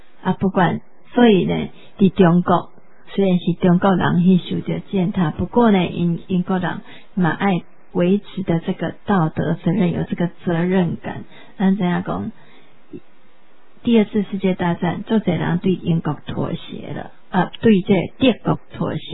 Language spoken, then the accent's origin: Chinese; Taiwan; 所以我们台湾人一定要学会晓家己的声音发出来